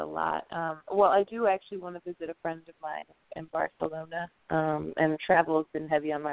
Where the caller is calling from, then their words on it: Philadelphia, Pennsylvania, United States; I'm calling from Philadelphia.